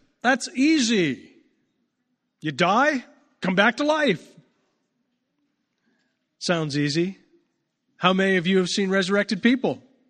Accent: Winkler, Manitoba, Canada; Growing up in Bible Belt country, like Winkler, Manitoba, we just assume everybody believes in the resurrection.

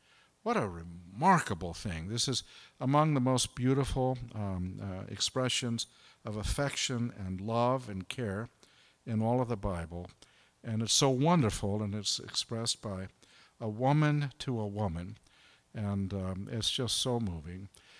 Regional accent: Los Angeles, California, United States; moved away as an adult; now in Oregon, United States; Now, I grew up in Los Angeles, and we didn't have chickens when I was a boy.

